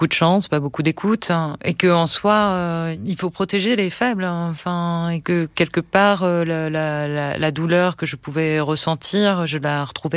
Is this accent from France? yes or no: yes; Saint-Ouen, Île-de-France, France; born there; Moi, je suis née à Saint-Ouen, au 31 rue Villabiron, près du marché des puces. Hein. Et en 82, le 6 décembre, à 7 heures du matin.